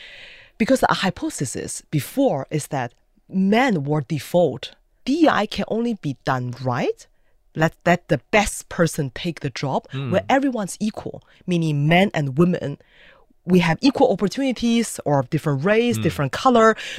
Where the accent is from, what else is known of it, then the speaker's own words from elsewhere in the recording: India; I'm an Indian man